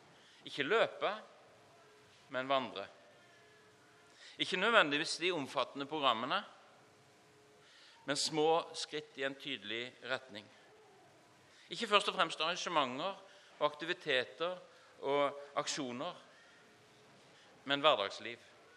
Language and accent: Norwegian; Mali; now in Norway; når jeg kom fra Mali for noen år siden